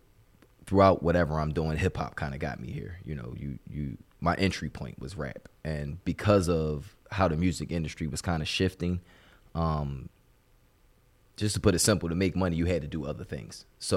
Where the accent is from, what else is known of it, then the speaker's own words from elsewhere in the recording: Philadelphia, Pennsylvania, United States; But most importantly, I'm from Philly. You know, Philly pride is just through and through.